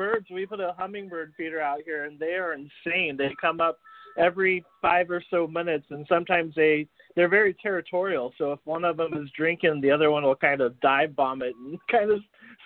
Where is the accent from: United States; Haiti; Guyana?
United States; Kansas; I lived there for about 23 years